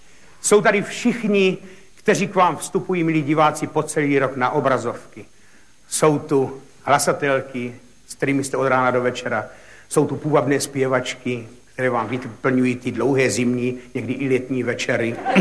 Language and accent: Czech; Ivančice, South Moravian Region, Czechia; v Ivančicích. To je moje rodné město